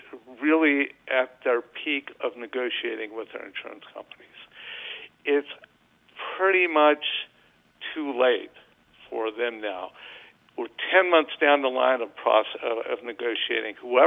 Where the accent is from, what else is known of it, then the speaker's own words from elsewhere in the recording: California, United States; My experience as a Californian who has counseled a lot of Californians with their claims has been it's kind of unique to California right now